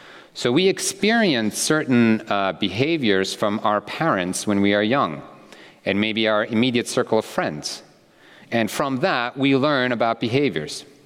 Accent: Zurich, Switzerland; I'm from Zurich, and I wanted to fly from Zurich to Australia, but there are no direct flights.

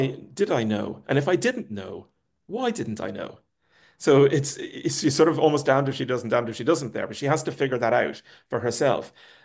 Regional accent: Ireland; Well, I grew up in Ireland in the 70s and 80s.

